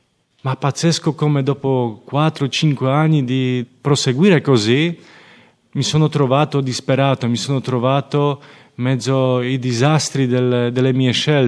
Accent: Poland; Italian is a second language; di origine sono polacco, è così

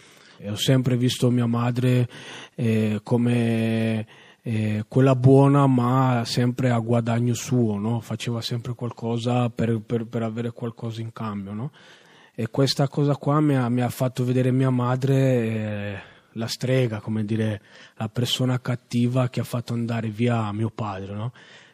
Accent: Genoa, Liguria, Italy; Io sono nato e cresciuto a Genova. E i miei genitori si sono conosciuti qua negli anni 80, mio padre del Cile, mia madre dell'Ecuador.

